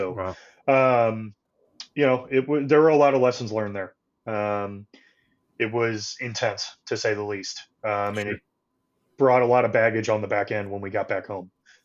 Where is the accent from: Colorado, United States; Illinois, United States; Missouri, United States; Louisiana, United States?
Missouri, United States; St. Louis; which is very hilarious because I'm from St. Louis. I'm a St. Louis guy and I got stationed less than 2 hours from home.